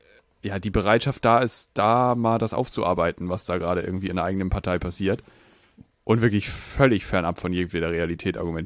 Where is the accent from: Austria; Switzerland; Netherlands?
Netherlands; bin ja eigentlich Niederländer.